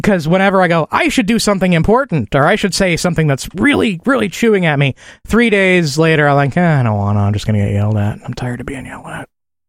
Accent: Midwest, United States; I'm fairly cold-blooded for a warm-blooded creature. I think it comes from growing up in the Midwest or something.

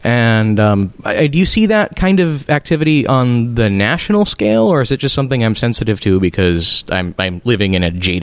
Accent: Chicago, Illinois, United States; moved away as an adult; also born or lived in Arizona; I grew up in Chicago, where if you didn't personally know the Daley family, you couldn't get a job in politics. And then I moved to Arizona

